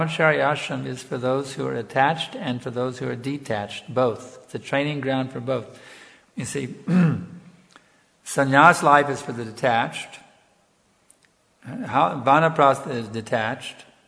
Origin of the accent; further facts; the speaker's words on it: United States; when I was a boy growing up in America, maybe it must have been the same in Europe too in those days, back in the 50s